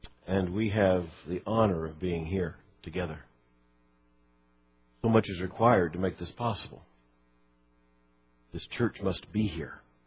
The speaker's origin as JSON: {"language": "English", "town": "Fort Lauderdale", "region": "Florida", "country": "United States", "tie": "born or raised there", "said": "as I was growing up in Fort Lauderdale, a church ad in the Saturday paper."}